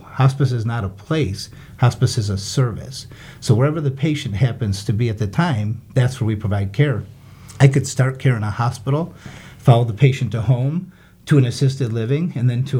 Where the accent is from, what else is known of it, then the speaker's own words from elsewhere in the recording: Detroit, Michigan, United States; So I grew up in Detroit, Michigan, and like a lot of people in Detroit, I was in the automotive field, mechanic